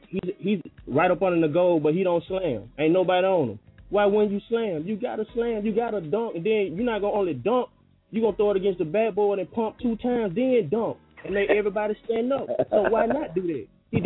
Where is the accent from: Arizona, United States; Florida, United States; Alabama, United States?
Alabama, United States; I had to show people my license, but they don't even believe I'm from Alabama sometimes.